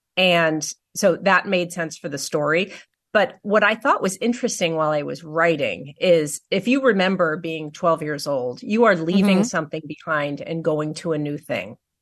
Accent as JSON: {"language": "English", "town": "Los Angeles", "region": "California", "country": "United States", "tie": "born or raised there", "lives_now": "Westchester, United States", "said": "But I grew up in Los Angeles. My childhood basically took place at the beach, Santa Monica Beach"}